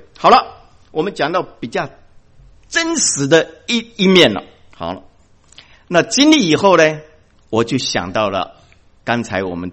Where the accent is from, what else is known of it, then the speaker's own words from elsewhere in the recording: China; 我们中国人讲三筋动骨啊